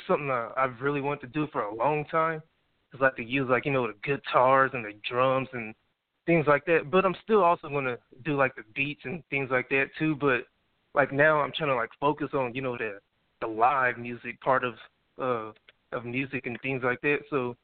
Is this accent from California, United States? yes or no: no; Okmulgee, Oklahoma, United States; you know, I'm from Oklahoma, a small town, Okmulgee, Oklahoma, so there's not too many opportunities around here unless you, like, go to Tulsa or Oklahoma City.